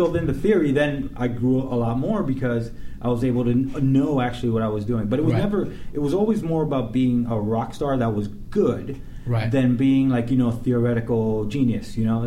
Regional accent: Hoboken, New Jersey, United States; I'm from Hoboken, New Jersey, and ethnically Cuban and Puerto Rican with some Danish.

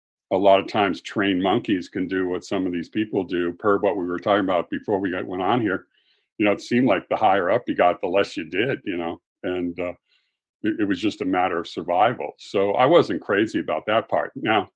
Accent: Los Angeles, California, United States; So, I was a fanatic growing up in West LA, and I played in high school, played in college over there at Wesleyan in Connecticut, Division III.

